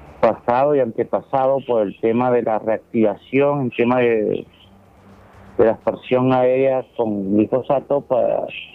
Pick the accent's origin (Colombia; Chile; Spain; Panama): Colombia; soy de la Nación Arhuaca de la Sierra Nevada de Santa Marta